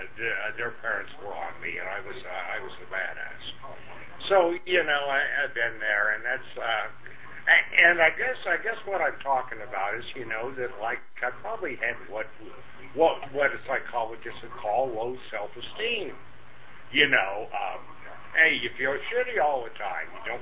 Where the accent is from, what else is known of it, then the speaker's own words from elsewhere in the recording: Twin Falls, Idaho, United States; also born or lived in Pocatello, Idaho; I was born in Pocatello, Idaho, and raised in a little place called Twin Falls, Idaho.